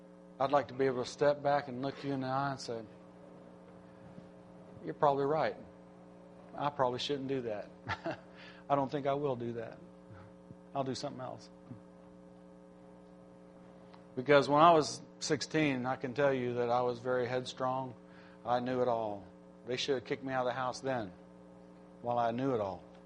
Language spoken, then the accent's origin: English; Milwaukee, Wisconsin, United States; born there; also born or lived in Phoenix / Decatur / Chickasaw; I was born in Milwaukee, Wisconsin. Pastor there was, if I can think now, Brother Benny Morris. We moved to Phoenix, Arizona. Moved from Phoenix, Arizona to Decatur, Illinois. From Decatur, Illinois, we moved to Chickasaw, Alabama.